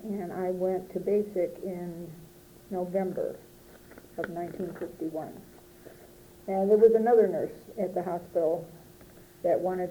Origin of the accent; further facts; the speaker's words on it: Detroit, Michigan, United States; born there; Well, I was born in Detroit, Michigan, 1930, and during the Depression, we were on welfare.